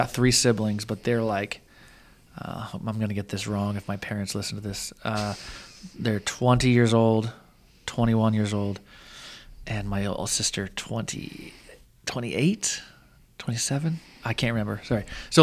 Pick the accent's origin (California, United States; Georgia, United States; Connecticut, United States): California, United States; moved away as an adult; also born or lived in Kansas; now in Indiana, United States; So born and raised in California through high school, went to college there. Four of my five kids were born there. So like we did ministry in Southern California for a very long time. Then there's just this little 5.5 year stint in Kansas. And then now we're in Indiana.